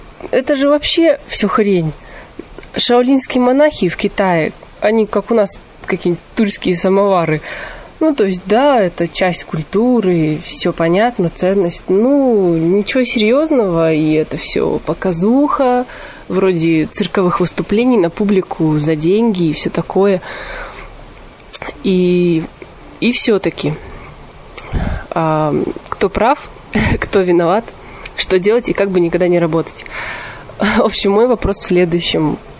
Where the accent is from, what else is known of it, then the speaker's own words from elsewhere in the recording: Chita, Zabaykalsky Krai, Russia; я из Читы. В данный момент я нахожусь в России.